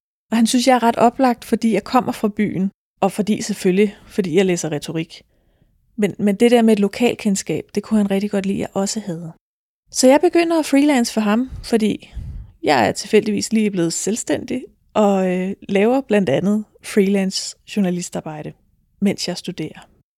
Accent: Dragør, Capital Region of Denmark, Denmark; Jeg kommer fra Dragør, der er jeg vokset op, der har jeg gået i skole, der har jeg boet indtil jeg var i start 20'erne. Og på det her tidspunkt, der bor jeg så i Hellerup.

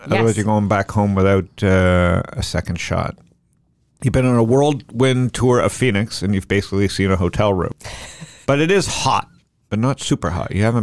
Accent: London, United Kingdom; I'm from London.

